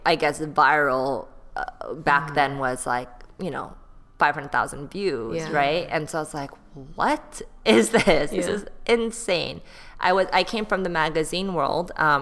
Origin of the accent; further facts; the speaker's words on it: California, United States; now in Los Angeles, United States; So I grew up in the Bay Area. Like that's where I went to middle school, high school. And my parents were living there for a very long time as well.